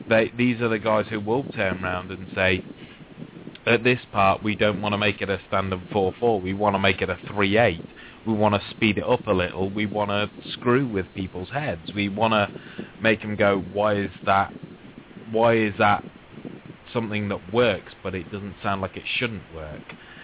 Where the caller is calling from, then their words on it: England, United Kingdom; I'm calling in from England.